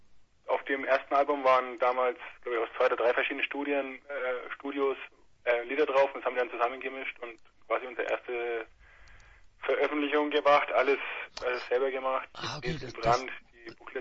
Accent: Eich, Bavaria, Germany; Wir kommen aus Eich. Das ist in der Nähe von Erlangen, aus Bayern, im schönen Mittelfranken.

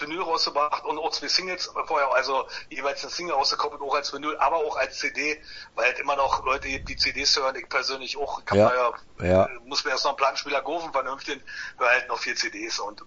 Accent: East Germany, Germany; Ich bin Ossi, aber ich erhebe mich nicht über andere.

